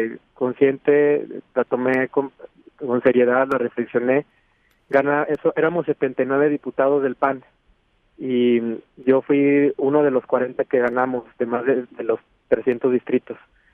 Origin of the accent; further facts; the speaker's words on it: Mexico; Todavía soy un mexicano joven